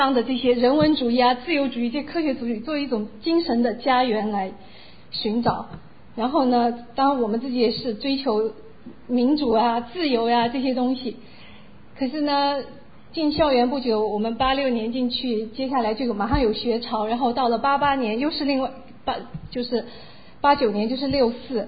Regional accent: Kunming, Yunnan, China; 我是在云南昆明长大的，因为我父母是外省就是说支边去的，所以从小在那个环境里边长大呢，因为好像家里讲的语言也跟当地不太一样

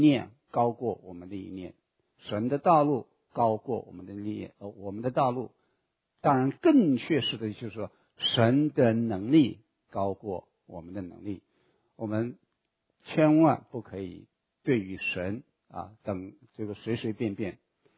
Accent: China; 我们中国人说是为了讲义气哈，为了兄弟啊，两肋插刀

